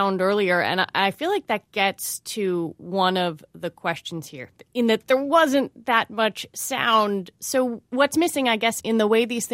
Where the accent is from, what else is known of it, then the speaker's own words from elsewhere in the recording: Washington, District of Columbia, United States; I grew up in Washington, D.C., and going to the Smithsonian was a huge part of my childhood.